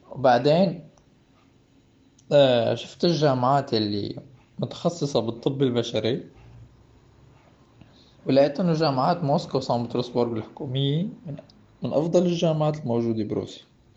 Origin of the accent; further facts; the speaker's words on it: Syria; بظروف الحرب عندنا بسوريا. راسلت جامعات، شفت جامعات كتير، وقررت اني اسافر على مدينة كراسنودار على جامعة كوبان تكنولوجية.